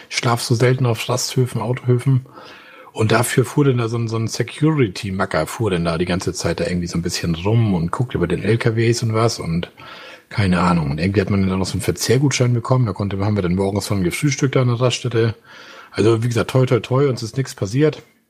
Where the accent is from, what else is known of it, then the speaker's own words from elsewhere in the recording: Schleswig-Holstein, Germany; Wir kommen ja hier aus Schleswig-Holstein, wir kennen ja nichts.